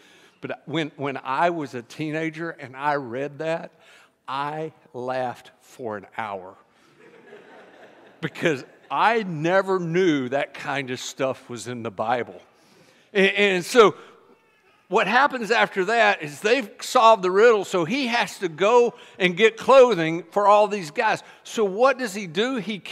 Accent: the Carolinas, United States; I married Nancy in Jacksonville, Florida. I was from the Carolinas.

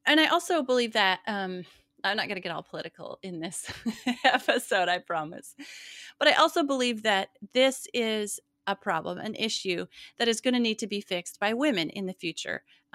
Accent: Montana, United States; Yeah, it's not like where I grew up in Montana, you know, where there's like mountains and you go hiking.

